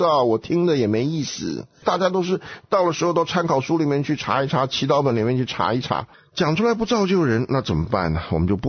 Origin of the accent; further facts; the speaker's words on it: China; 我们从中国来都知道什么叫做假货嘛。